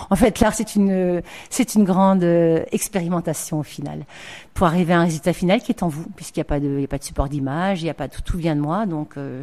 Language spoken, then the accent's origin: French; Strasbourg, Grand Est, France; now in Narbonne, France; Alors, je suis strasbourgeoise à la base, j'habite depuis 10 ans dans la région, 5 ans Narbonne.